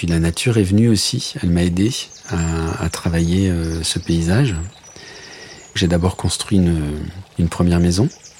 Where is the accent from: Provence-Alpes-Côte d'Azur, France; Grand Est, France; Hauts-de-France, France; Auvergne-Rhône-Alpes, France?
Hauts-de-France, France; je suis originaire de la baie de Somme et j'ai passé les 25 dernières années de ma vie autour du monde en tant que grand reporter.